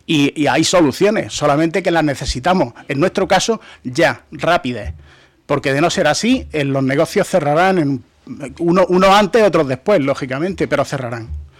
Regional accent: Region of Murcia, Spain; Creo que los responsables somos la gente de Murcia, que no hemos sabido estar a la altura del turismo

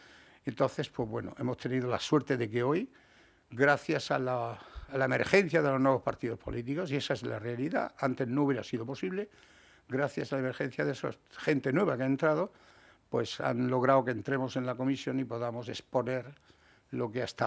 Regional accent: Region of Murcia, Spain; yo como murciano te puedo decir que no me gusta

